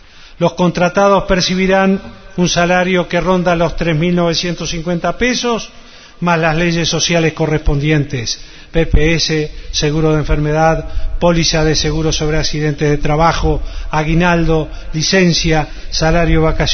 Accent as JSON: {"language": "Spanish", "country": "Uruguay", "said": "somos todos los uruguayos"}